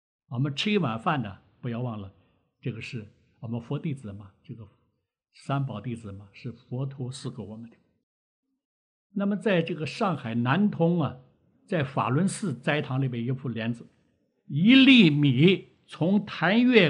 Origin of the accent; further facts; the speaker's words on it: Taiwan; 我们台湾话叫八度药